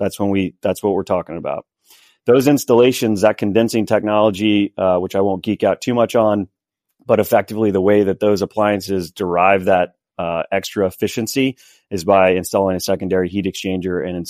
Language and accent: English; Texas, United States; So I'm from Texas, and that's where I started my career.